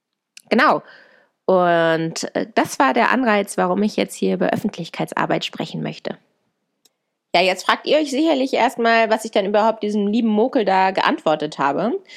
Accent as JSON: {"language": "German", "town": "Hannover", "region": "Lower Saxony", "country": "Germany", "said": "ich komme übrigens aus Hannover"}